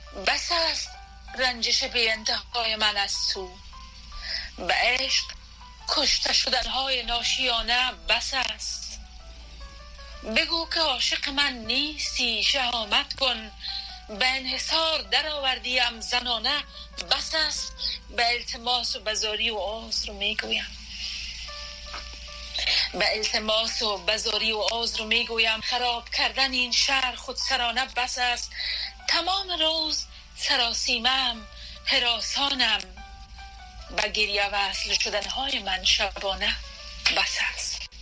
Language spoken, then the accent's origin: Persian; Kabul, Afghanistan; moved away as an adult; در شهر کابل به دنیا آمدیم و دوره مکتب در افغانستان خواند